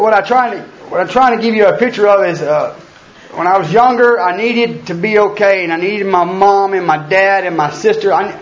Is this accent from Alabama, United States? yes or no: no; Pflugerville, Texas, United States; So I was born in Pflugerville, Texas. And I grew up, like I said, around a bunch of drunks, a bunch of convicts.